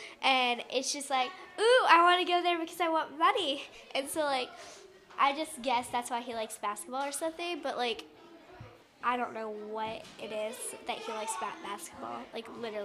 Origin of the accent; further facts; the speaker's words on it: the South, United States; because we're from the South and they're up North